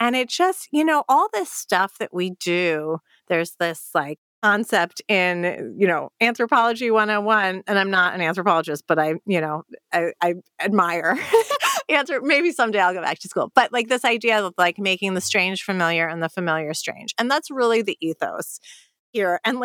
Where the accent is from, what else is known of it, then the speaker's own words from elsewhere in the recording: United States; I mean, obviously I grew up in America